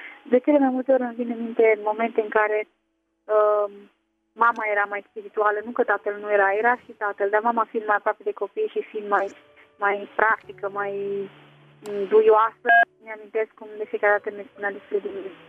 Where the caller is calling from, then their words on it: Italy; Da, vă sunt din Italia, vă ascult pe internet.